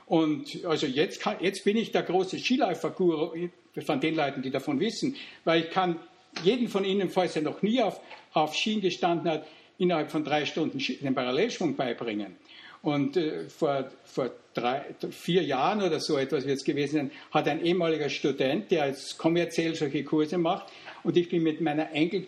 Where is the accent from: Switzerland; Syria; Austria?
Austria; Also ich bin in Österreich aufgewachsen